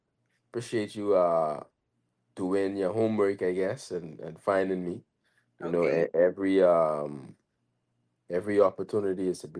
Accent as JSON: {"language": "English", "town": "Nassau", "region": "New Providence", "country": "Bahamas", "tie": "born or raised there", "said": "But I grew up in Nassau"}